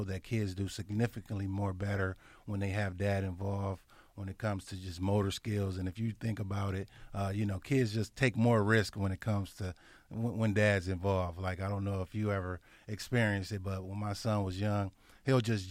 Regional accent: Kenosha, Wisconsin, United States; hey, you know, I'm from Kenosha.

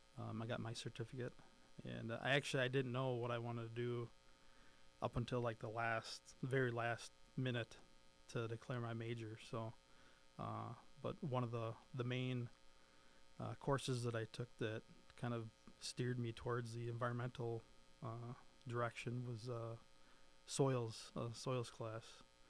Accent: Caledonia, Wisconsin, United States; I grew up in Caledonia, and I actually went to Shoreland Lutheran right here in Summers for high school

